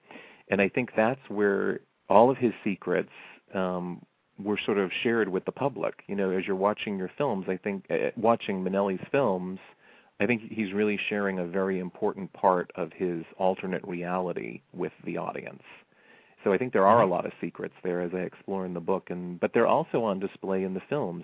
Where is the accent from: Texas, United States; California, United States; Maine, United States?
Maine, United States; Lewiston; the typical, you know, kid growing up in Lewiston, Maine, that's for certain.